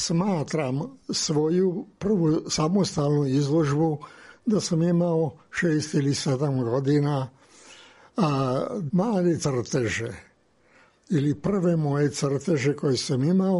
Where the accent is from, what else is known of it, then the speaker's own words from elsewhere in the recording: Sombor, Vojvodina, Serbia; born there; Rođen sam ovde u Somboru, u jednoj maloj tršari iz vrlo sam siromašne, ali vrlo poštene seljačke porodice.